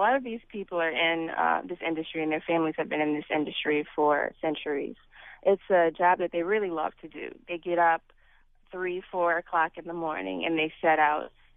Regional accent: New Orleans, Louisiana, United States; Well, I'm from New Orleans, so when the spill occurred, I was very aware of what was going on.

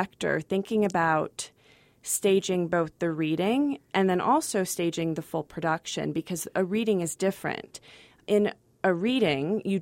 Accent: Midwest, United States; It's not like, you know, I'm from the Midwest. People say Midwesterners are nice too, but it's a different nice.

